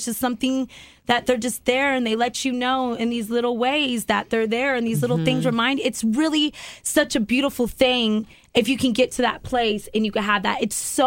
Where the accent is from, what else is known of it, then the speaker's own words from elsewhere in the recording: Cocoa Beach, Florida, United States; I mean, I'm from Florida, Cocoa Beach